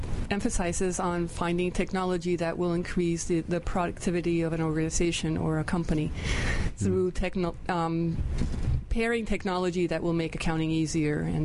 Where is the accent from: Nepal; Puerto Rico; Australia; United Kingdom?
Puerto Rico; San Juan; I'm from San Juan, Puerto Rico.